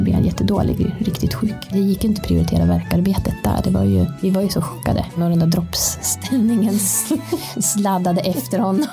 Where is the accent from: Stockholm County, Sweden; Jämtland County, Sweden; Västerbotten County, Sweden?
Jämtland County, Sweden; Hammerdal; Jag kommer från Hammerdal, eller Fyråsen, utanför Hammerdal.